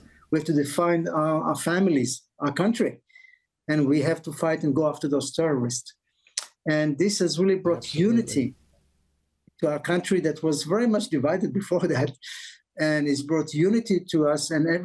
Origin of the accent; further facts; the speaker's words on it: Israel; I was born and raised in Israel. I'm a native Israeli. I came to know the Lord 40 years ago in a Baptist church in Florida.